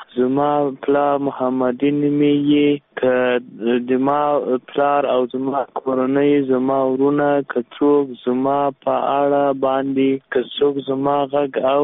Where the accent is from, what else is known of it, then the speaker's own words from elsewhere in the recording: Ghazni, Afghanistan; زه اصلا د غزنی د ولایت یم.